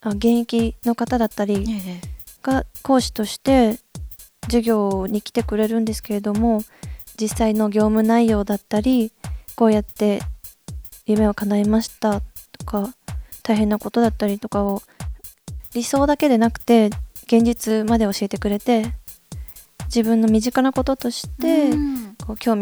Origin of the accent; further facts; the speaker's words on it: Saga, Japan; 出身は佐賀です。